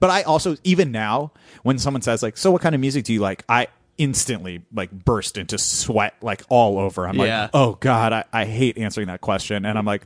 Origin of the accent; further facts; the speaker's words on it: New York, United States; accent: Midwestern; even though I grew up in New York, my dad is from Michigan, and I've always kind of identified a little more Midwestern.